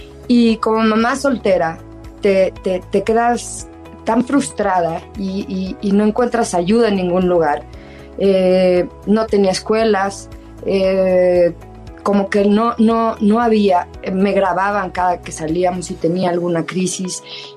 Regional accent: Mexico; siempre me apasiona mucho todo lo que tenemos como mexicanos

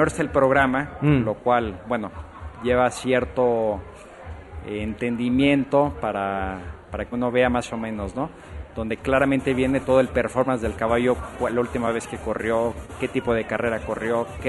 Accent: Mexico; ¿Qué pregunta? Soy de México.

